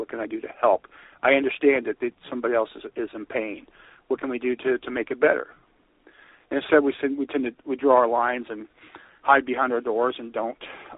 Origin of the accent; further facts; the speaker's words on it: Alton, Illinois, United States; where I grew up here in Alton, which is right next to the town where I live in now, and I grew up around race riots.